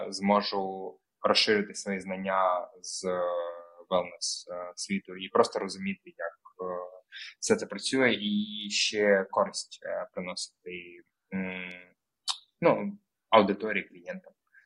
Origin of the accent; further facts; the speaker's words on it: Mykolaiv, Mykolaiv Oblast, Ukraine; Я з Миколаєва їздив у Київ, щоб купити офіційні диски